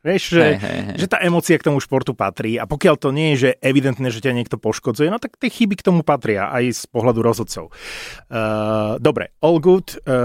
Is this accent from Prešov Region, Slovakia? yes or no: yes; Prešov, Prešov Region, Slovakia; tak ja som z Prešova